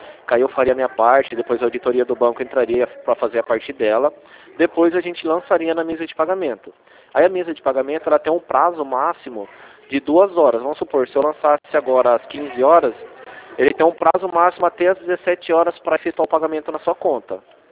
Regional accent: Rio Claro, São Paulo, Brazil; Não, não sou de Atibaia. Eu sou de Rio Claro. Eu sou de Rio Claro.

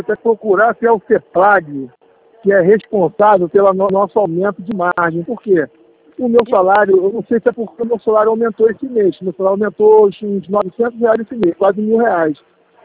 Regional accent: Rio de Janeiro, Brazil; eu sou do Rio de Janeiro.

